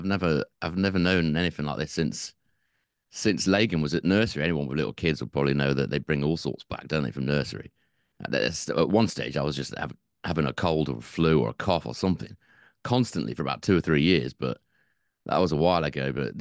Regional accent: United Kingdom; I know we're British and people, you British moan about the weather.

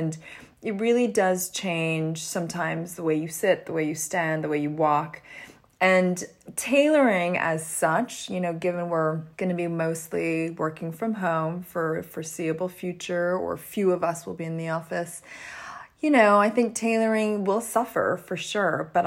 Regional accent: Canada; I grew up in Canada.

